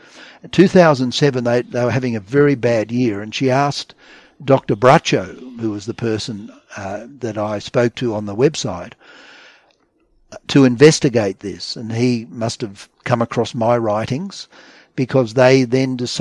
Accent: Australia; as an Australian

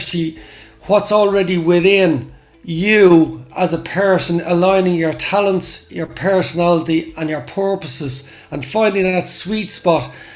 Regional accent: Ireland; I'm not being biased because I'm Irish

